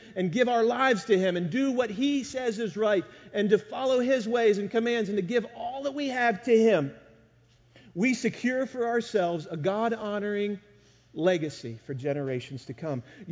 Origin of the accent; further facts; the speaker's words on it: Maryland, United States; because we grew up in Maryland and we're big O's fans.